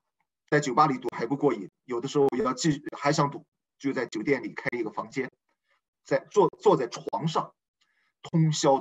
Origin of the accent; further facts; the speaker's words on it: Yantai, Shandong, China; 我不是青岛人，我是烟台人，我山东烟台人。